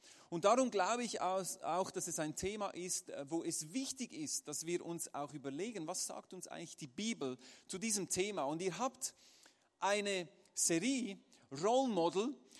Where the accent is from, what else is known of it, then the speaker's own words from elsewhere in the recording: Aarau, Aargau, Switzerland; Ich bin nämlich in Aarau aufgewachsen, eine kleine Stadt in der Schweiz